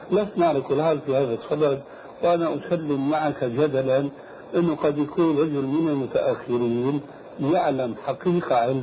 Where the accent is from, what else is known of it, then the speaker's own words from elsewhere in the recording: Syria; يقولون عندنا في الشام